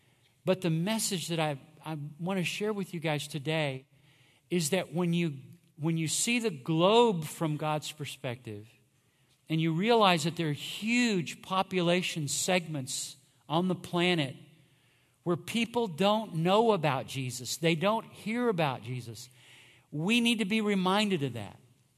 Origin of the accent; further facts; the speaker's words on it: Austin, Texas, United States; I grew up in Ridgetop Baptist Church on 51st Street in Austin here, up until I was 10.